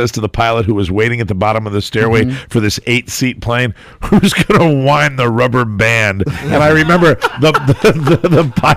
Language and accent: English; Connecticut, United States; And we were connecting in New York City to fly to Bradley, to my hometown in Connecticut.